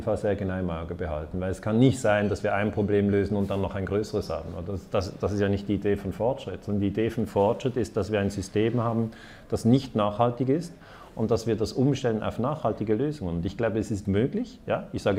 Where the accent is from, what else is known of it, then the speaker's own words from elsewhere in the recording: Switzerland; Und wir in der Schweiz haben kein Öl, wir haben auch kein Gas.